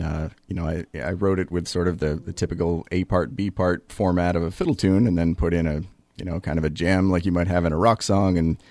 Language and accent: English; Canterbury, New Hampshire, United States; Yep, I grew up in Canterbury, New Hampshire.